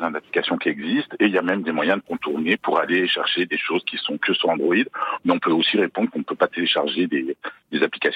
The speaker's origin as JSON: {"language": "French", "country": "France", "said": "je suis français."}